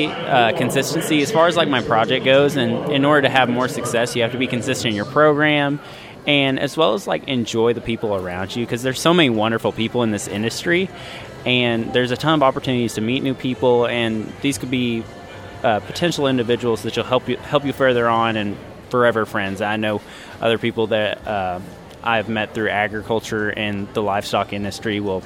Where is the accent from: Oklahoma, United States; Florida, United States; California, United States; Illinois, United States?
Oklahoma, United States; Sweetwater; It's just kind of, in my personal experience, growing up in Sweetwater, Oklahoma, a very rural town, seeing the value of legal assistance.